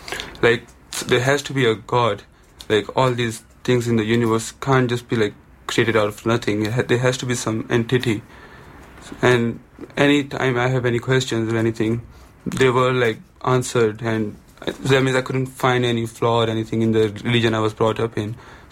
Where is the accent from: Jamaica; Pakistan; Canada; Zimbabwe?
Pakistan; Yeah, I was born and raised in a Muslim family. I am from Pakistan.